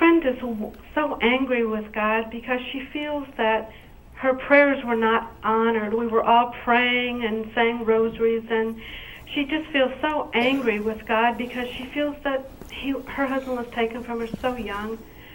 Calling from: Villa Grove, Illinois, United States; I'm from Villa Grove, Illinois.

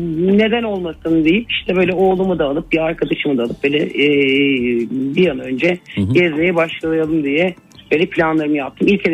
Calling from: İzmir, Turkey; İzmir'den.

